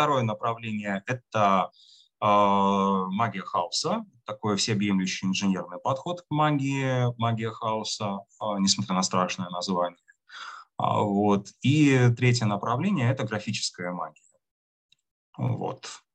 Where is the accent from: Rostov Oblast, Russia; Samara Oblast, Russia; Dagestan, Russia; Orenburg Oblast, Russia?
Rostov Oblast, Russia; Rostov-on-Don; в городе, где я жил, да, где я родился, в Ростове-на-Дону